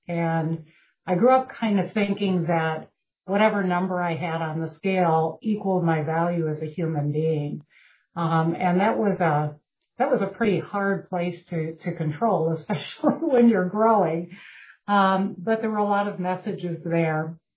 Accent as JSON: {"language": "English", "region": "Wisconsin", "country": "United States", "said": "from Wisconsin."}